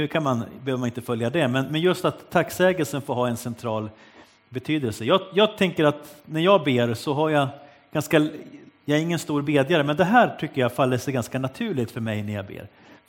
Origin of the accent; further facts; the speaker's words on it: Gävleborg County, Sweden; Jag växte upp i Hälsingland, där i den byn där jag föddes